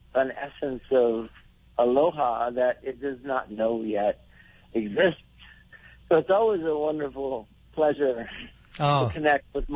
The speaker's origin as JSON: {"language": "English", "town": "Kauai", "region": "Hawaii", "country": "United States", "tie": "born or raised there", "said": "it's cool to reconnect because Kauai is my hometown."}